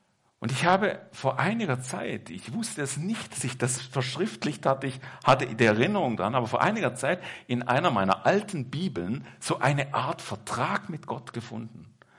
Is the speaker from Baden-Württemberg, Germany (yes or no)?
yes; Baden-Württemberg, Germany; also born or lived in Switzerland; ich bin zwar in der Schweiz geboren, aber einen großen Teil meiner Kindheit und Jugendzeit in Deutschland aufgewachsen, und zwar in Süddeutschland bei den Schwaben.